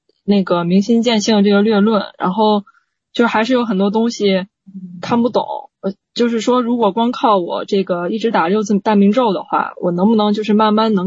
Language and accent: Chinese; Shijiazhuang, Hebei, China; 我是石家庄的